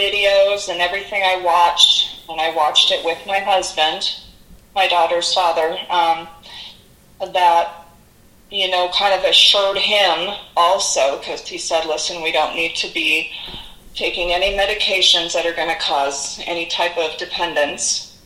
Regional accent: Montana, United States; Well, I grew up in the Gallatin Valley. I went to school here. I worked here. And later on had children here.

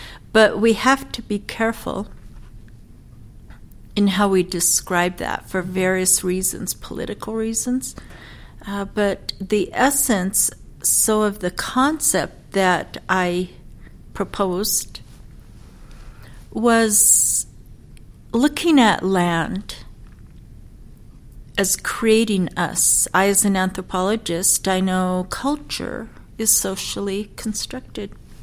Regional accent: Wyoming, United States; I am Eastern Shoshone from the Wind River in Wyoming.

